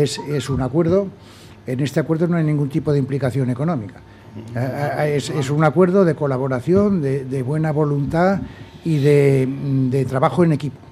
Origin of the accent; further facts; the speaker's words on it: Aragon, Spain; nosotros también somos maños, somos aragoneses, y estamos también volcados por el territorio